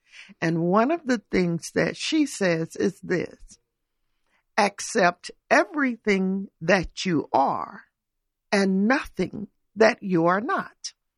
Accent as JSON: {"language": "English", "region": "Georgia", "country": "United States", "said": "I hail from South Georgia, from a large family, and though we were not farmers, I worked on farms during the summer."}